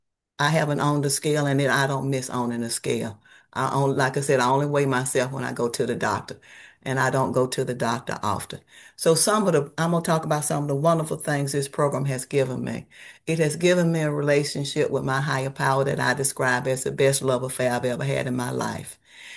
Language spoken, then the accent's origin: English; Atlanta, Georgia, United States; that's fine with me because I grew up in Atlanta.